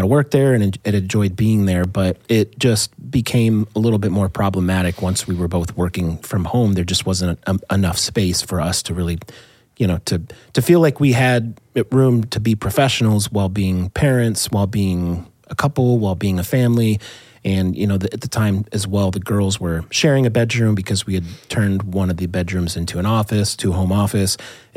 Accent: Wisconsin, United States; I just tell people I'm from Wisconsin because that's kind of where I lived the longest before I went off to college, and that's why I'm a Packers fan.

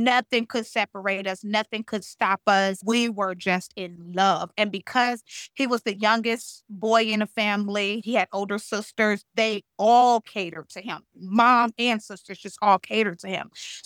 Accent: Inglewood, California, United States; And so I grew up in Inglewood. And yeah, Inglewood, California.

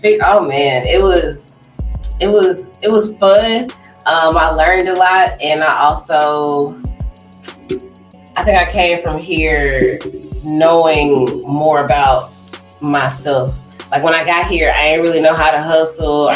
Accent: Southern United States, United States; now in Toledo, United States; I'm from the South. I went to the club here the first time and I remember telling the girl, I like your shoes. And she went, so? And I was like, oh, y'all different up here.

